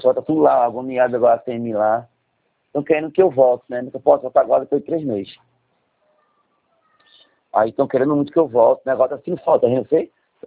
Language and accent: Portuguese; Recife, Pernambuco, Brazil